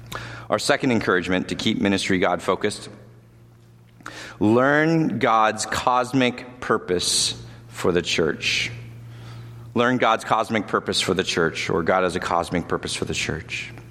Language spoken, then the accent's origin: English; California, United States; Now, I'm from California originally, and I then never experienced fall until I got to Michigan.